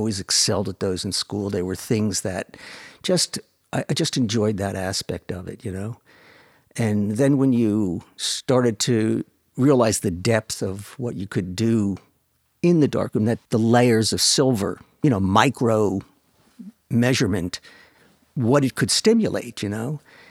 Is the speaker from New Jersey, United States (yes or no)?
yes; Bayonne, New Jersey, United States; And I'm from Bayonne, New Jersey. We didn't ski much.